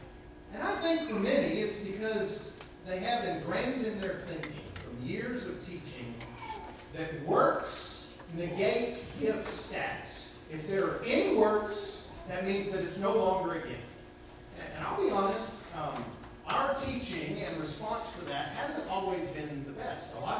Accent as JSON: {"language": "English", "region": "Texas", "country": "United States", "said": "I'm from West Texas. In West Texas, we call the Jordan River a dirty little creek."}